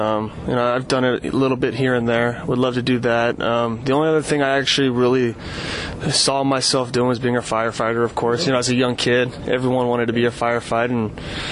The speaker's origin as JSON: {"language": "English", "region": "California", "country": "United States", "tie": "born or raised there", "said": "Well, I grew up in Orange County, SoCal. I grew up about 10 minutes from the stadium in Anaheim, although I grew up a huge Giants fan."}